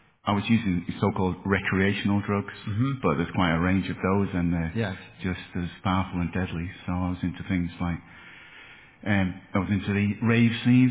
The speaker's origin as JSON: {"language": "English", "town": "Liverpool", "region": "North West England", "country": "United Kingdom", "tie": "born or raised there", "said": "So I grew up in Liverpool, in England. Good upbringing, good education, good family."}